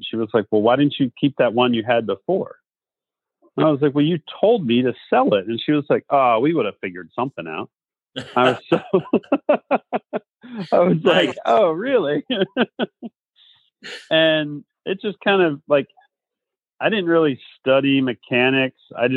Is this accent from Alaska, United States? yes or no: no; Pennsylvania, United States; I grew up on a farm in South Central Pennsylvania. My hometown's claim to fame is the home